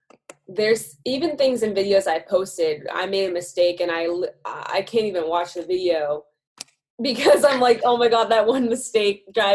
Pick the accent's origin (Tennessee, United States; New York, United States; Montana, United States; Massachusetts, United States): Massachusetts, United States; right now I'm home visiting my hometown in Massachusetts